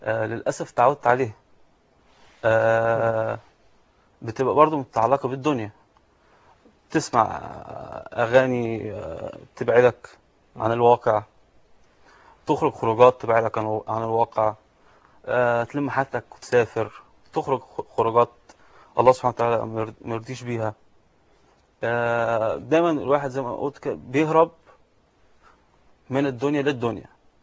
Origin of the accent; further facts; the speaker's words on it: Alexandria, Alexandria Governorate, Egypt; أنا كندي إيطالي الجنسية، متربي في اسكندرية